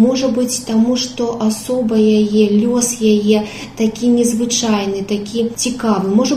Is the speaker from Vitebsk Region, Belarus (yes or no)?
no; Grodno, Grodno Region, Belarus; born there; я нарадзілася ў Гродні, дзе яна пражыла больш палову свайго жыцця